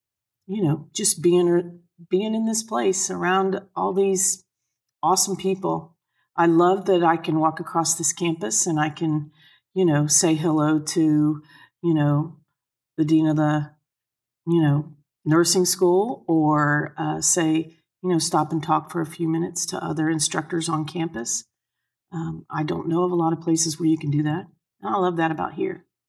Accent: Midwest, United States; I'm from the Midwest. I think people are more open.

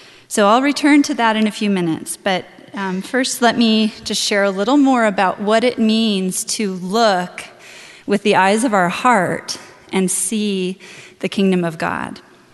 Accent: United States; accent: American; And I hope you all can forgive my American accent, particularly with the biblical names and terms.

